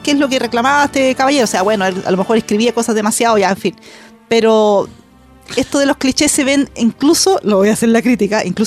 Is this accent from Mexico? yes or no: no; Chile; Pues si yo soy chilena, ¿por qué no puedo traerme una historia chilena? Pero si yo soy chilena, ¿qué más quieres que te diga?